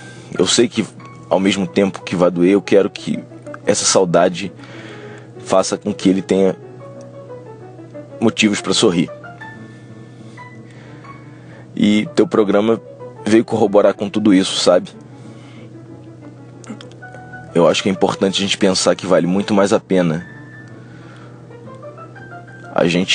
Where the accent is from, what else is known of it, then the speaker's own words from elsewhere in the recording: Teresópolis, Rio de Janeiro, Brazil; Eu sou de Teresópolis, Rio de Janeiro.